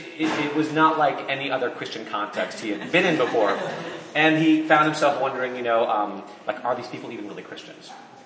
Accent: East Coast, United States; also born or lived in Netherlands / California; Born in Holland. I was raised mainly on the East Coast, like New York, Connecticut, D.C., went to college in California.

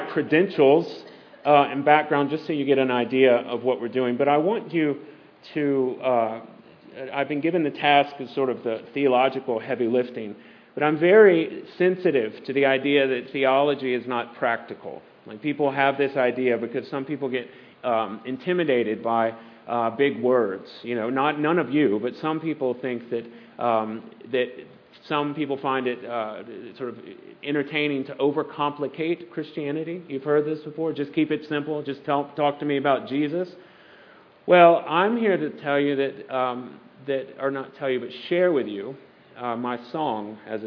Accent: Baton Rouge, Louisiana, United States; now in Louisville, United States; I am from Baton Rouge, Louisiana. I'm currently the rector of St. Francis in the Fields Episcopal Church in Louisville, Kentucky.

